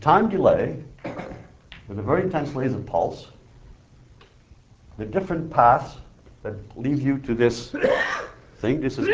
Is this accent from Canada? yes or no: yes; East Sherbrooke, Quebec, Canada; English is a second language; I'm from East Sherbrooke in Quebec.